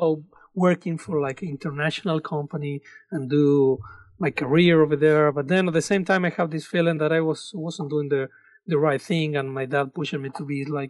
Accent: Salta, Argentina; moved away as an adult; I was born in Salta, Argentina. Mm-hmm. I did my high school over there. And then I came to play soccer, actually, into the States.

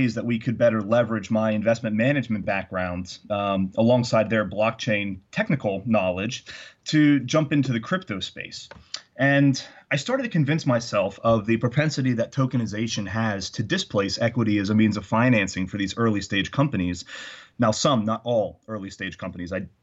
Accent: Philadelphia, Pennsylvania, United States; I'm originally from Philly, so actually currently in my old bedroom from high school, kind of bringing back some old funny memories.

